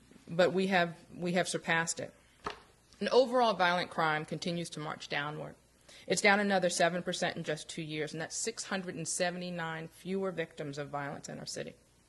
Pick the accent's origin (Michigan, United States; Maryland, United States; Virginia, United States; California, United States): Maryland, United States; Baltimore; Baltimore is my hometown. I don't know if that was included in the introduction, born and raised in raised in Northwest Baltimore